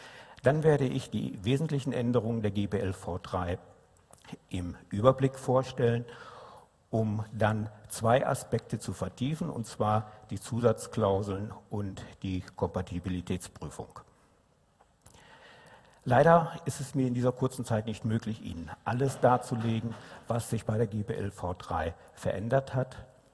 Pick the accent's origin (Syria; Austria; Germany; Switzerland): Germany; Bielefeld, North Rhine-Westphalia; Und wie Sie hören, komme ich aus Bielefeld.